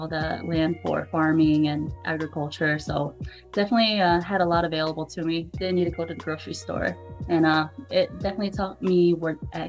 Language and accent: English; North Carolina, United States; Well, I moved here in Michigan in like 2012, one of the worst winters ever. But before that, just being in North Carolina, it was chill.